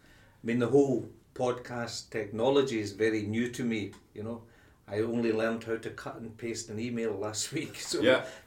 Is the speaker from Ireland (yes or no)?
no; Scotland, United Kingdom; I mean, I think the thing is that in life I came from the Highlands initially.